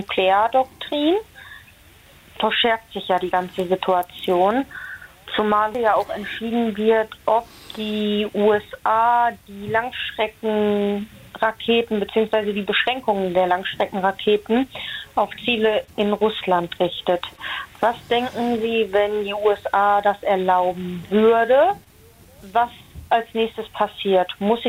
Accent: Duisburg, North Rhine-Westphalia, Germany; ich komme aus Duisburg.

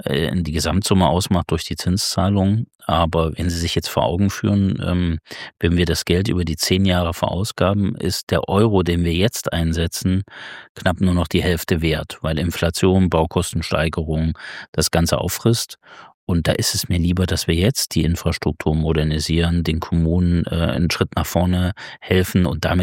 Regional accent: Thuringia, Germany; damit ich mein Heimatland in die Zukunft führe

